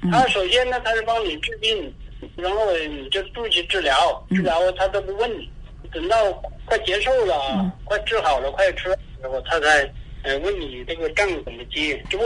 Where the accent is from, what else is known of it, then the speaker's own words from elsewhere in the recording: Hubei, China; also born or lived in Hangzhou / Beijing; 比如说原来在湖北，我是湖北人嘛，后来我到了杭州待了2年，后来我又到了北京